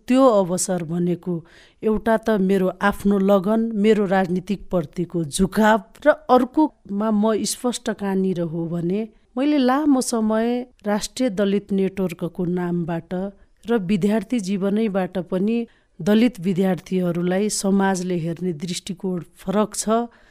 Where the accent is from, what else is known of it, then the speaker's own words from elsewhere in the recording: Tikapur, Sudurpashchim Province, Nepal; म टिकापुरको कैलालीमा जन्मिएर हुर्किएँ